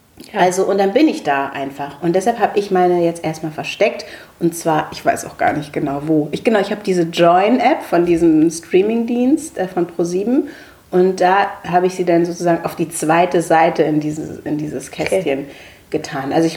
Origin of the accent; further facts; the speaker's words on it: Lower Saxony, Germany; aus meiner Heimat, aus dem Wendland.